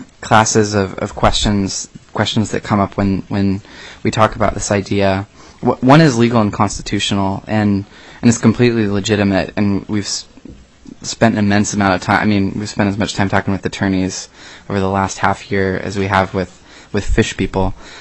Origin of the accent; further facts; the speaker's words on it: Alaska, United States; growing up in Southeast, I'm just happen to be familiar with the fisheries of Southeast